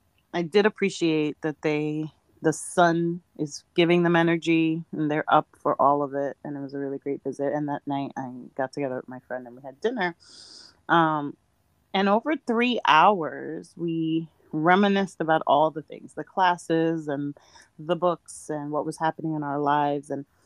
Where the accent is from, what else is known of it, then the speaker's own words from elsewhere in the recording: New York, United States; Like, oh, I still love it. I'm a New Yorker. I love it.